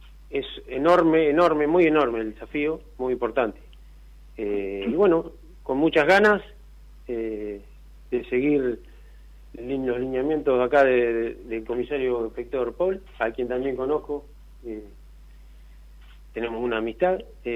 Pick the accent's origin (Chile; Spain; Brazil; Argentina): Argentina; Azul, Buenos Aires Province; Bueno, yo soy oriundo de la Ciudad Azul.